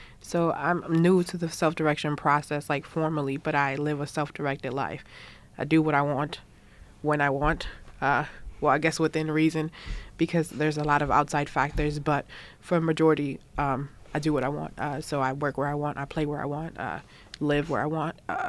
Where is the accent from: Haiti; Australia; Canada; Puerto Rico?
Puerto Rico; So I came from Puerto Rico. My mother doesn't speak English. My father doesn't speak English.